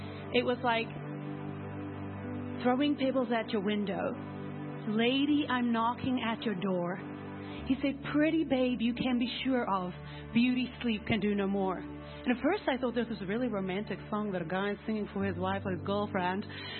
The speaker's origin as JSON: {"language": "English", "town": "Cape Town", "region": "Western Cape", "country": "South Africa", "said": "So, Pastor already said, I'm from Cape Town, South Africa."}